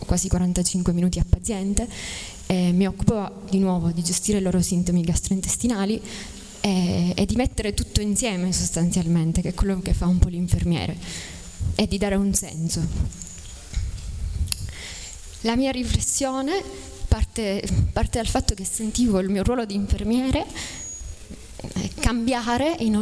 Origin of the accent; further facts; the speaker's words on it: Ragusa, Sicily, Italy; now in Milan, Italy; ho studiato all'università di Catania. Sono laureata nel... mi sono iscritta all'IPASVI di Ragusa, che è da dove vengo io. Dopodiché ho trovato il mio primo lavoro a Milano